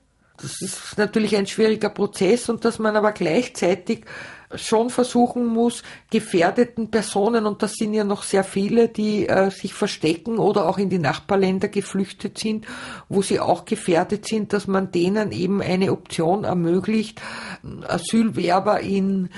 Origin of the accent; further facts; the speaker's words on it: Gmunden, Upper Austria, Austria; Ich bin zwar in Linz geboren, aber seit meinem ersten Lebensjahr in Gmunden und wohne jetzt in der Nähe von Gmunden in einem kleinen Dorf.